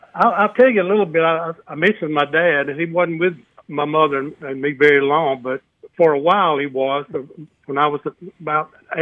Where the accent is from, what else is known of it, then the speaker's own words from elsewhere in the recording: Sylacauga, Alabama, United States; but Sylacauga was a good place for me.